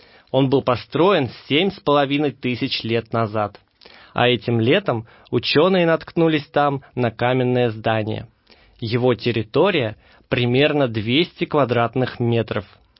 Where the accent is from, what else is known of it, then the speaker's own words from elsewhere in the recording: Sacramento, California, United States; moved away as an adult; now in Saint Petersburg, Russia; Я приехал из Америки, из города Сакраменто, который находится в штате Калифорния. В России живу уже 6,5 лет.